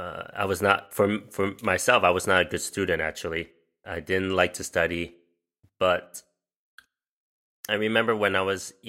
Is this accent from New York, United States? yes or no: yes; New York, United States; first language English; I was born and raised in New York, right? So, and English is my native language.